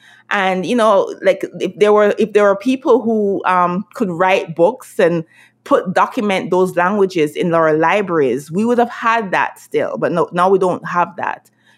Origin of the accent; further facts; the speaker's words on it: Jamaica; growing up in Jamaica, you're told not to speak patois.